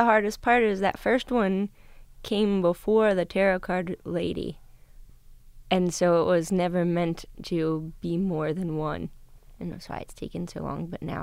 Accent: Kentucky, United States; I'm from Coventonky. I guess I don't know why I talk the way I talk.

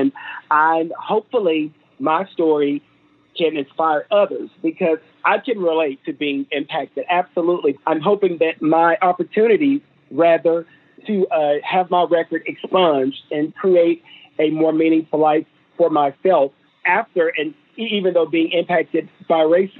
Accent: Arkansas, United States; I grew up in Northeast Arkansas, and Northeast Arkansas has a reputation of systemic racism

